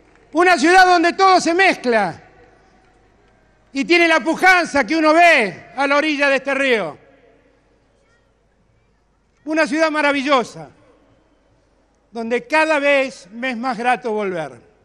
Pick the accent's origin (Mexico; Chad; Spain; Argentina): Argentina; yo soy un argentino más